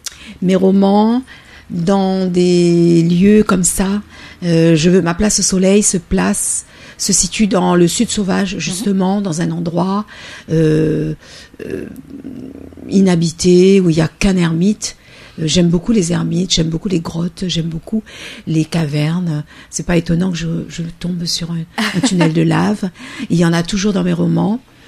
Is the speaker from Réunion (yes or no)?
yes; Réunion; Donc moi je suis réunionnaise, je suis comme tout le monde, j'ai beaucoup de peurs aussi.